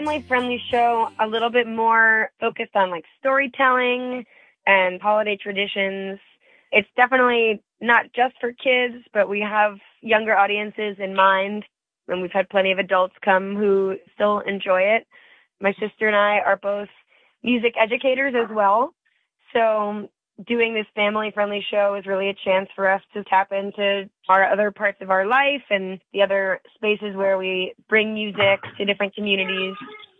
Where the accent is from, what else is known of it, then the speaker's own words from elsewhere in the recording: Cochecton Center, New York, United States; We spent all of our Christmases growing up in Coshocton Center, right next to Narrowsburg.